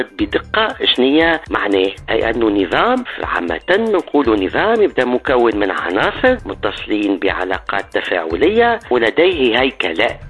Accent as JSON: {"language": "Arabic", "country": "Tunisia"}